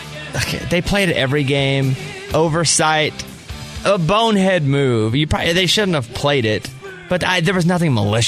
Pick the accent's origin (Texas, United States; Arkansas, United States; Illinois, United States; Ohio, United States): Arkansas, United States; me growing up in Arkansas, and we wouldn't have a hurricane, but there's something coming, a tornado, but they're quicker.